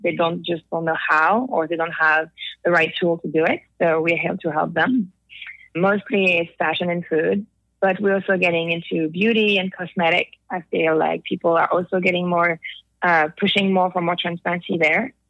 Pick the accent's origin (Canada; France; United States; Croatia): France; the North; As you can hear, I'm French. Mm-hmm. I grew up in the north of France, in the countryside, always been very into nature and the environment